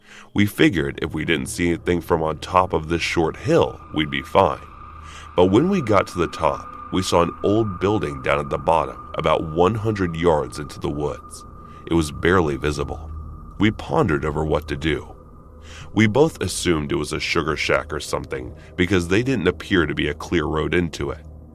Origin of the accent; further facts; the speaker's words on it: Ohio, United States; I grew up in Ohio in the 70s, and me and my childhood friend Joe were outside all the time we could manage it.